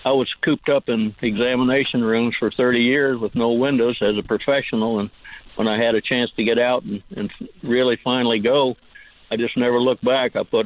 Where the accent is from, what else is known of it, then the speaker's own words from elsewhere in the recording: Missouri, United States; Folks ask me where I'm from. I tell them I'm from the Ozarks up in Missouri.